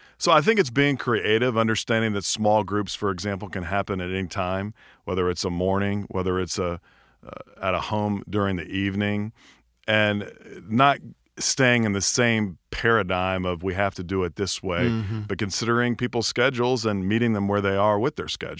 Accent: Atlanta, Georgia, United States; Well, quite honestly, I'm from Atlanta. I grew up here, and this is home.

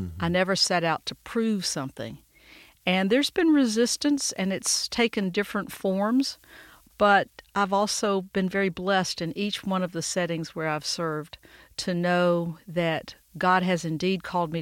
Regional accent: Arkansas, United States; For little girls growing up in South Arkansas, that was not an option.

